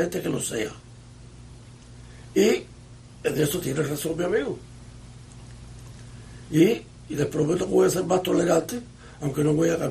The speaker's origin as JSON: {"language": "Spanish", "country": "Cuba", "lives_now": "United States", "said": "Yo todavía soy cubano, yo me siento cubano, que soy ciudadano americano."}